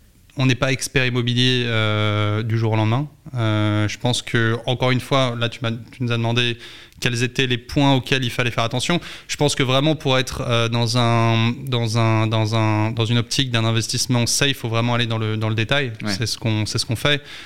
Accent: Paris, Île-de-France, France; moi je suis de Paris

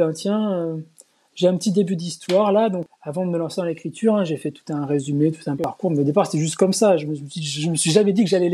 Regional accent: Blaye, Nouvelle-Aquitaine, France; Moi, j'ai grandi à Blaye.

